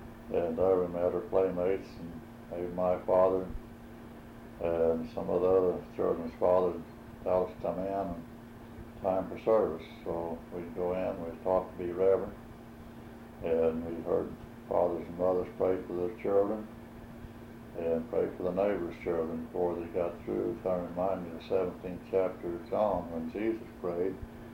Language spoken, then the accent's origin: English; West Plains, Missouri, United States; born there; Well, I was born near West Plains, Missouri. West Plains is the town seat of Powell County, about 100 miles southeast of Springfield.